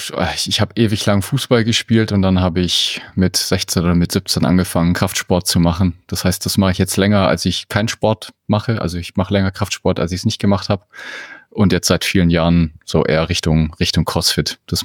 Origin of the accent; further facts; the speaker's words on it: Munich, Bavaria, Germany; Ich komme aus München.